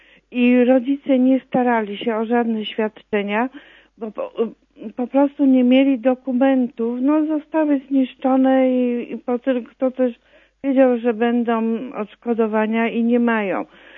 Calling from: Poznań, Greater Poland Voivodeship, Poland; also born or lived in Germany; z Poznania.

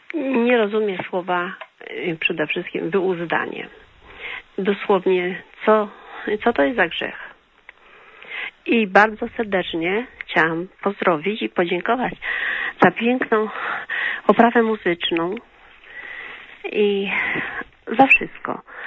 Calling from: Subcarpathian Voivodeship, Poland; Ja pierwszy raz dzwonię. Jestem z Podkarpackiego

